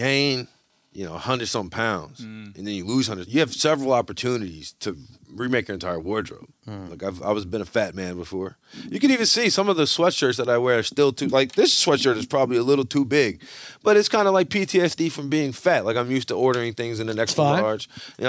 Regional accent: Louisiana, United States; I'm from Louisiana.

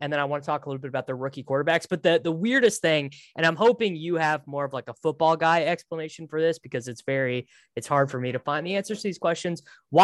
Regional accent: Midwest, United States; I grew up in the Midwest with like loads of Hispanic

